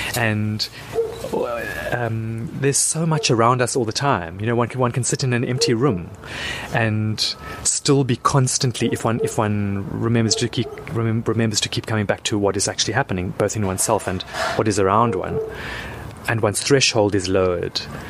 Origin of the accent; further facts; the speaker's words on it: Pinelands, Western Cape, South Africa; I grew up in Pinelands, and Pinelands was a hellhole in the late 70s and early 80s.